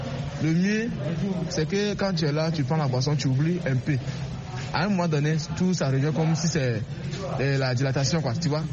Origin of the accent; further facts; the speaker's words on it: Togo; Ok, chez nous, au Togo, quand même, tout le monde va bien.